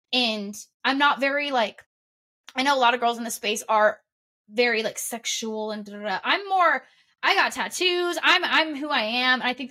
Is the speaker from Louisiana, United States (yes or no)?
no; California, United States; Like I said, I grew up in Northern California, sort of close to San Francisco.